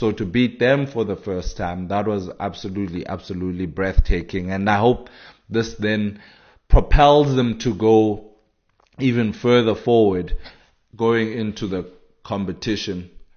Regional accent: South Africa; if I can say so as a South African. I watched the game, I watched it in full. Luckily, it was playing at a reasonable hour here in South Africa.

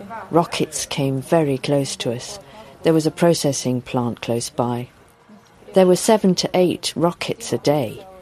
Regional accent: Kremenchuk, Poltava Oblast, Ukraine; now in South Korea; I'm 38 years old. I came from Ukraine, from the city of Kremenchuk.

